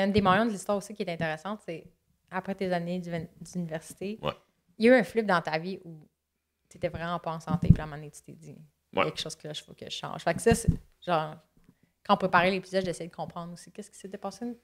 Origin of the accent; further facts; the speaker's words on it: Laval, Quebec, Canada; Puis nous, on est comme, bon, on vient de Laval.